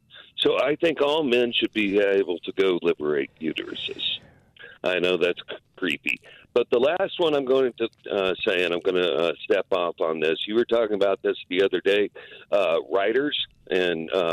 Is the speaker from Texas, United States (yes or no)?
yes; Texas, United States; Okay, I grew up in Texas